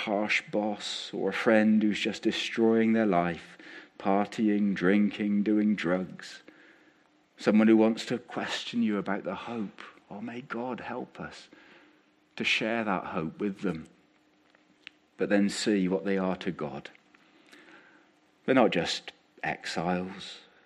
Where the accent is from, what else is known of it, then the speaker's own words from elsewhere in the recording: South West England, United Kingdom; I grew up in Wiltshire, which was a landlocked county.